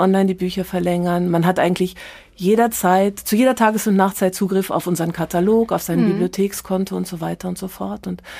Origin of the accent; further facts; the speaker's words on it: Germany; now in Switzerland; Ich bin ja Deutsche in der Schweiz